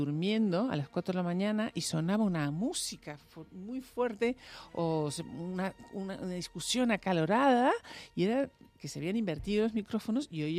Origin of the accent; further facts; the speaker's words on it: Uruguay; also born or lived in Moscow; bueno, nosotros somos uruguayas, entonces nos lo mandaron de embajador del Uruguay a Moscú en los años 70